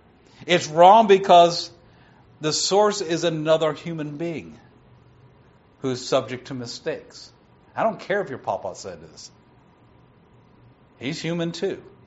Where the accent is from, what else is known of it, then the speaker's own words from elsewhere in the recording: the North, United States; Because I grew up in the North, and I never ran across prejudice.